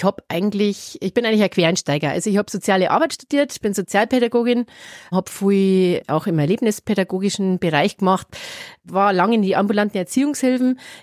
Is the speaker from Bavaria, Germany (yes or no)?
yes; Bavaria, Germany; now in Lenggries, Germany; ich bin nicht in Lingris geboren, ich bin aber mit 18 nach Lingris gezogen. Ich bin aus dem Isarwinkel, aber halt aus der Wolfratshauser Gegend, ja, also Lösach, Isarwinkel